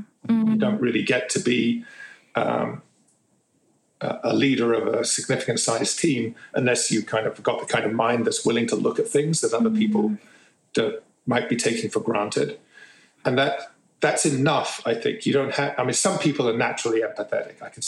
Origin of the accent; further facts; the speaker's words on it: London, United Kingdom; born there; I was born in London.